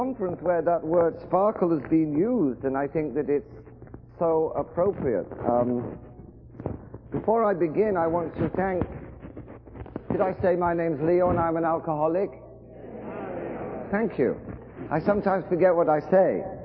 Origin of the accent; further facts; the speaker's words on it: England, United Kingdom; you probably know that by my accent that I am indeed from England.